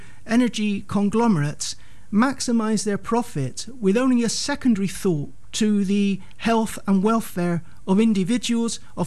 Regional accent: Bristol, South West England, United Kingdom; I lived in Hartcliffe at that time. I was born and brought up in South Bristol.

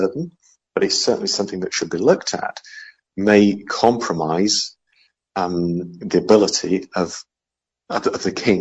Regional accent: Yorkshire and the Humber, United Kingdom; he's from Yorkshire, I'm from Yorkshire.

